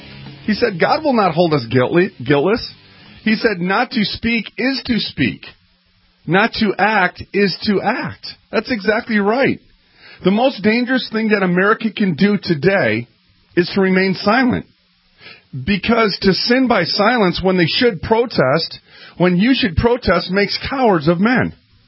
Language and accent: English; United States; I'm an American as well